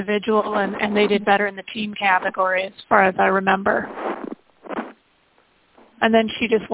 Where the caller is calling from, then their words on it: Vancouver, British Columbia, Canada; I'm calling from Vancouver, Canada